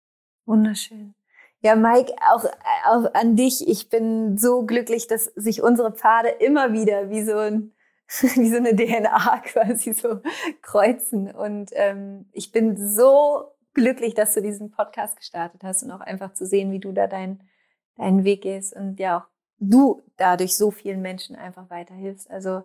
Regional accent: Minden, North Rhine-Westphalia, Germany; Minden, represent.

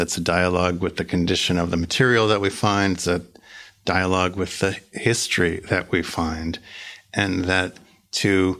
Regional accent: New York, United States; I come from New York.

